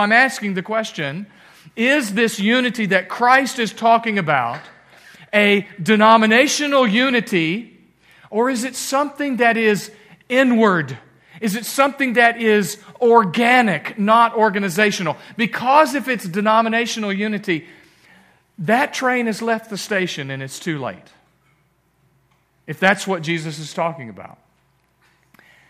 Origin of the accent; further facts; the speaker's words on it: Texas, United States; now in Indiana, United States; because he lives in Texas. I'm the Texan, and he moved down to Texas. He grew up in Indiana, and I moved up here to Indiana, right?